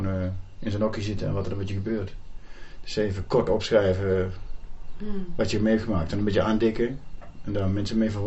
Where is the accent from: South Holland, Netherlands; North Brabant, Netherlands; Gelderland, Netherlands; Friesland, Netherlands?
North Brabant, Netherlands; Loosbroek; ik ben 52, geboren en getogen te Loosbroek.